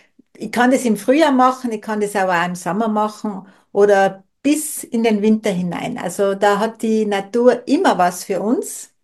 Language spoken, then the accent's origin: German; Tyrol, Austria; now in Kufstein, Austria; ich stamme ja ursprünglich aus dem Zillertal, da wo das ja ganz leicht auch einfach in den nächsten Wald rein. Und jetzt wohne ich auch, zwar in der Stadt, aber das ist ja für ich sage immer, das ist eine Stadt am Land, Kufstein.